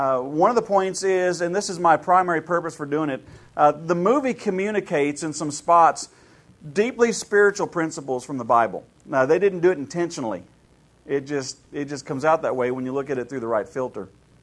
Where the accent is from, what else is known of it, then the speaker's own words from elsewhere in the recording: Ohio, United States; I grew up in Ohio in the 70s, which is a lot like growing up somewhere else in the 50s.